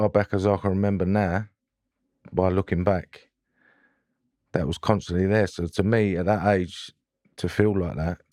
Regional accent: Romford, London, United Kingdom; So I'm from East London, Romford. My mum was from Acne, and my dad was from South London, Mitcham.

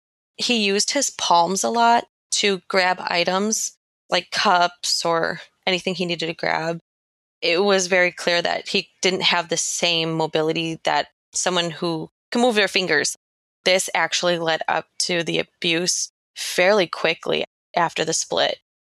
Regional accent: Chicago, Illinois, United States; I grew up in Chicago. My biological father and mother were very young when they had my brother and I. I'm a twin.

